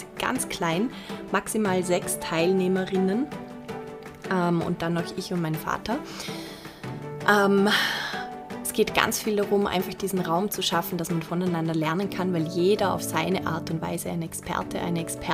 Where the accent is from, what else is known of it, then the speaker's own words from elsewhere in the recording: Vorarlberg, Austria; von einem der größten Sozialdienstleister in Vorarlberg, wo ich herkomme